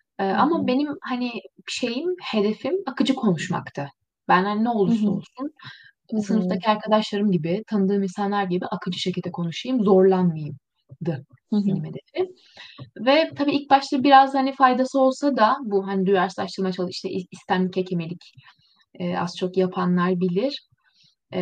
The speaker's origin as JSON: {"language": "Turkish", "region": "Istanbul", "country": "Turkey", "tie": "born or raised there", "said": "22 yaşındayım. Türk-Alman Üniversitesi Hukuk Fakültesi öğrencisiyim. İkinci sınıfım şu anda. Doğma büyüme İstanbulluyum."}